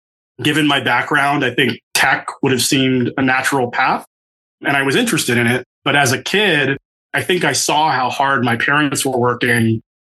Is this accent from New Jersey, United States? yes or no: yes; New Jersey, United States; I'm originally a Jersey guy. I grew up in Central Jersey. My parents had both emigrated from India.